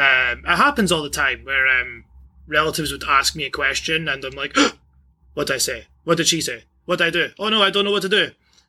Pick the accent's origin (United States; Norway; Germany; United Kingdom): United Kingdom; Scotland; I'm from Scotland